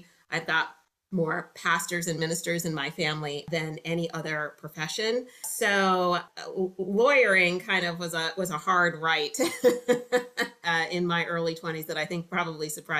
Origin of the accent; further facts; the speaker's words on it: Connecticut, United States; now in Texas, United States; So I'm originally from Connecticut, although I now live and work in Texas.